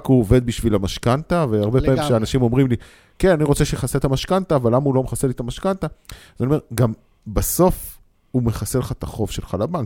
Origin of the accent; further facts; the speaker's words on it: Kiryat Motzkin, Haifa District, Israel; born there; בקריית מוצקין, עיר שאני מאוד אוהבת, נולדתי בה דרך אגב